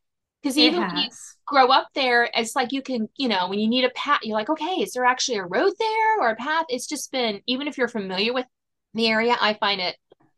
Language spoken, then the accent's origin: English; Virginia, United States; So, but I grew up south of in Southern Virginia, which is totally, totally different from Northern Virginia.